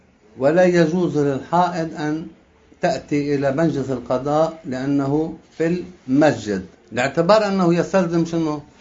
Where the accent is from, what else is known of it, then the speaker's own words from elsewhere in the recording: Lebanon; خاصة في بلادنا لبنان مثلا